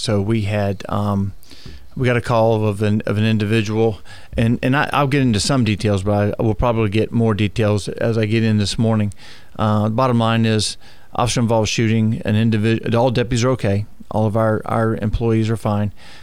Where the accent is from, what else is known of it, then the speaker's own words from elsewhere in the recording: the South, United States; We're from the South, and we love our football.